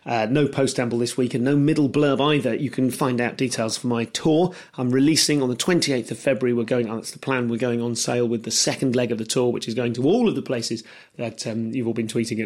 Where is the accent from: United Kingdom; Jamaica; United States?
United Kingdom; I'm too British to say my special.